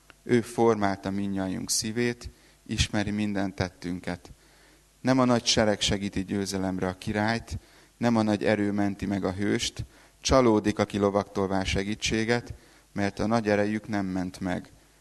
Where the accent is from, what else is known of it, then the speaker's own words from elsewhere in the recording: Budapest, Hungary; accent: Hungarian; az én akcentusom az nem egy ilyen southern, nem egy ilyen déli amerikai akcentus, inkább dél-budapesti. Budapestről vagyok